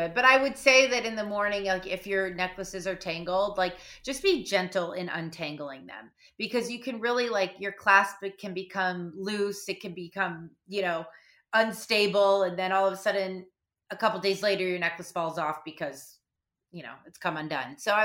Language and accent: English; Malibu, California, United States; I grew up in Malibu. I grew up on the beach.